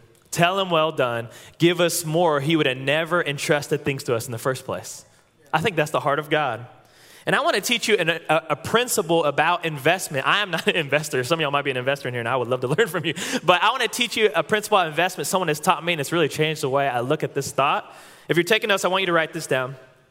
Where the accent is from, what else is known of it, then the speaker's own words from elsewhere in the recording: Oklahoma, United States; now in Conway, United States; I'm from Oklahoma, and I went to UCA.